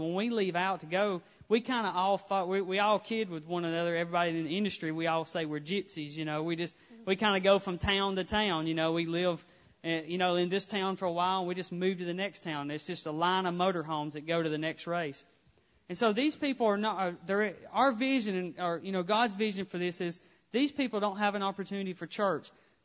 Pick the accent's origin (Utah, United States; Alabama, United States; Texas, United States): Alabama, United States; I guess growing up in Alabama, I thought everybody went to church